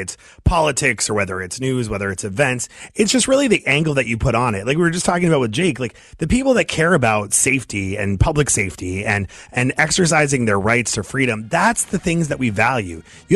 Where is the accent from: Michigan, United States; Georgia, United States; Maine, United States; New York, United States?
Maine, United States; I grew up in Maine where, you know, we taught people to respect guns, to understand them, to handle them safely.